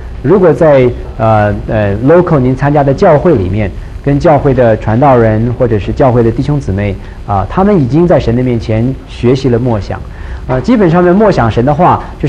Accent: China; 我们中国人真是有那个智慧

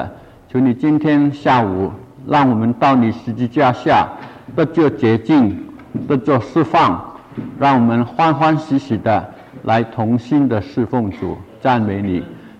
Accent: Guangdong, China; 我是广东人，所以我的普通话不普通，盼望你听得懂就好了。

